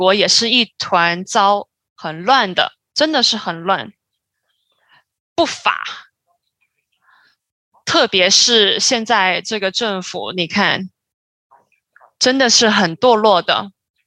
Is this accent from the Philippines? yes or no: yes; Philippines; Chinese is a second language; 我从菲律宾来，